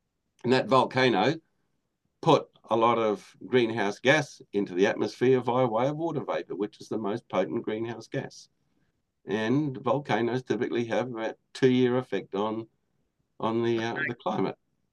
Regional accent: Australia; I grew up in Australia, and I've driven across Australia.

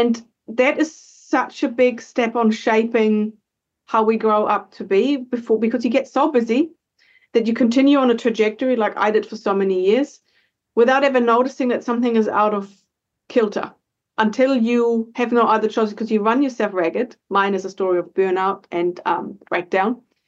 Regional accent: Germany; I come from Germany, so I come from two generations of post-war trauma, mm-hmm. of scarcity, of hard work and sacrifice and martyrdom.

